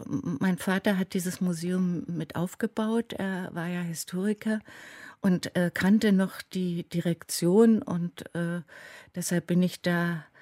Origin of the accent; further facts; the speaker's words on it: Berlin, Germany; Ich war ja immerhin als Berlinerin und in Kreisen, die schon Stasi-Erfahrung hatten